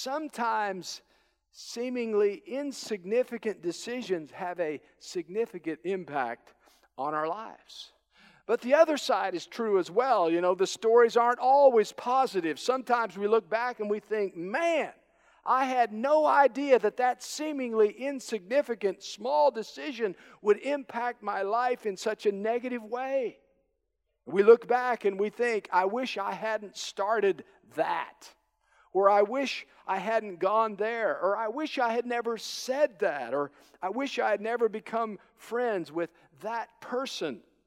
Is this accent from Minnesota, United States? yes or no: no; Kansas, United States; And, you know, growing up in Kansas, many of my friends were either going to KU or they were going to K-State.